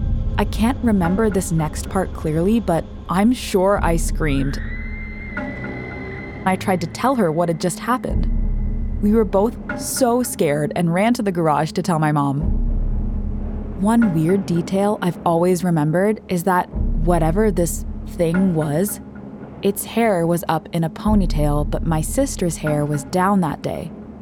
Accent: Naples, Florida, United States; I'm originally from Naples, Florida, and this took place in what's considered Old Naples, a historic district of the town

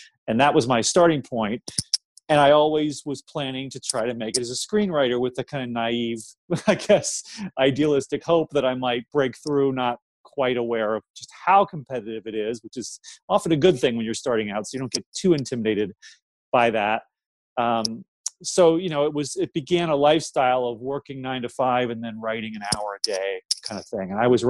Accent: Ohio, United States; I grew up in Ohio

